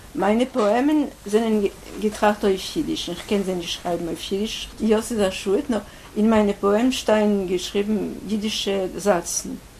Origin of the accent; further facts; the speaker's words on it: Paris, Île-de-France, France; born there; German is a second language; mein Jiddisch ist ein Polisch-Jiddisch. Polischer Jiddisch, weiß ich, wie man das so. Ich bin geboren in Paris 1935, vor der Zweiten Weltkrieg.